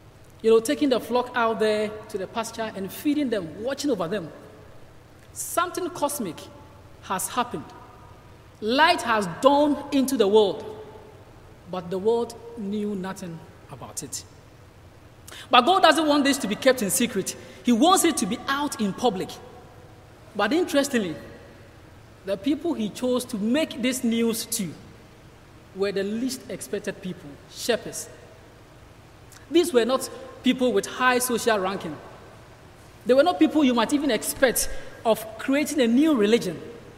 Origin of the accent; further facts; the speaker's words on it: Ghana; now in United Kingdom; I'm from Ghana, and I'm here training on the Cornhill course, ready to go back home.